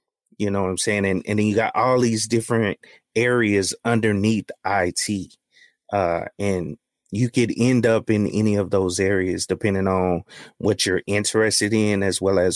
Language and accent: English; Baton Rouge, Louisiana, United States; I grew up in Baton Rouge. So that's, yeah, it's like an hour away from New Orleans.